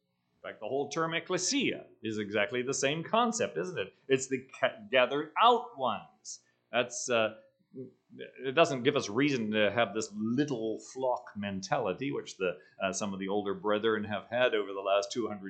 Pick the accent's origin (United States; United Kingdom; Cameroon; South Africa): South Africa; It's apartheid much worse than the apartheid I grew up with in South Africa.